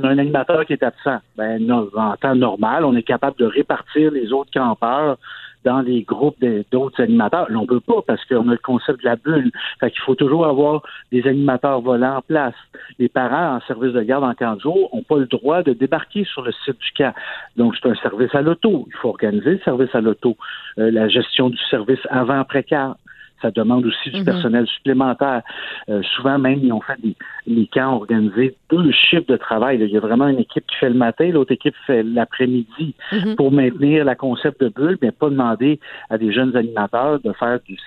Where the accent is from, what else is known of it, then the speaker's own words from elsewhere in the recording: Montreal, Quebec, Canada; mais moi, je suis Montréalais.